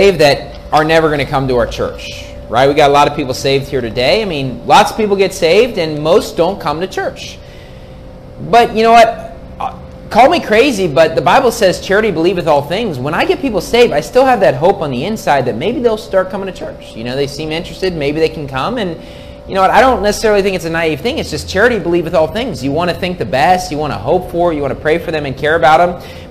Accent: West Virginia, United States; And look, I grew up in West Virginia, okay? My parents live in a nice house.

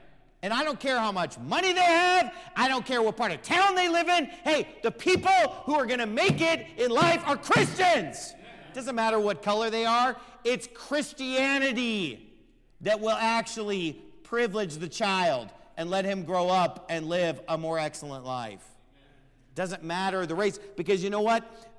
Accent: United States; born there; thank God that I was born in America.

